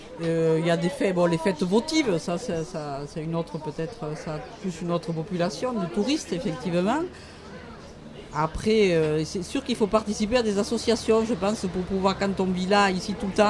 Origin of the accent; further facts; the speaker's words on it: Occitanie, France; on découvre des paysages magnifiques qu'on ne connaît pas, même si on est de la Lozère, même si je vais avoir 60 ans, je ne les connais pas.